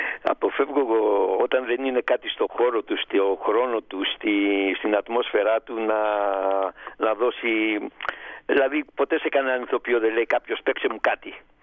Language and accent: Greek; Athens, Attica, Greece; Εγώ είμαι Πελοποννήσιος, είμαι από την Αρκαδία η καταγωγή μου, γεννήθηκα εδώ και μεγάλωσα στην Αθήνα.